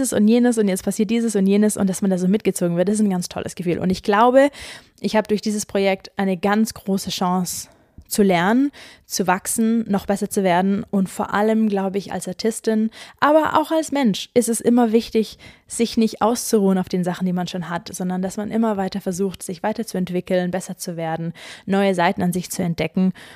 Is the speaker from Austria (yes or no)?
no; Baden-Württemberg, Germany; Ich bin dann ja fast bei mir wieder zu Hause, denn ich komme ja aus Baden-Württemberg. Mannheim ist direkt um die Ecke